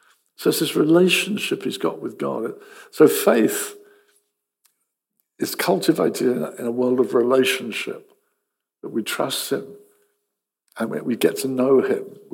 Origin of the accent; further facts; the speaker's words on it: England, United Kingdom; I'm English, so I'm a Christian, aren't I?